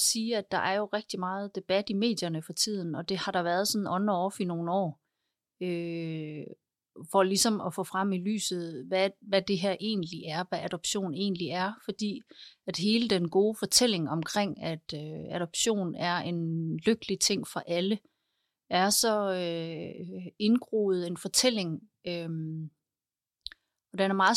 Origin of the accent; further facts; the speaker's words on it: Næsbjerg, Region of Southern Denmark, Denmark; also born or lived in Seoul, South Korea; jeg er adopteret fra Korea. Og jeg blev født i Seoul i 1977 og blev så adopteret til Danmark og er vokset op i en meget lille landsby lidt uden for Varde, som hedder Næsbjerg.